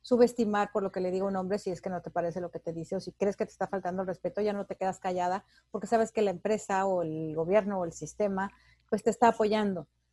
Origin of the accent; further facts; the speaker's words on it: Mexico; Yo que soy mexicana, en México